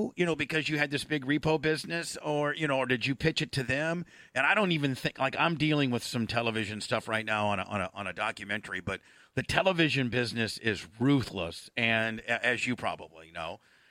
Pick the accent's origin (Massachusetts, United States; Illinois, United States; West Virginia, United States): Illinois, United States; Chicago; And I was from Chicago, and the other guy was from somewhere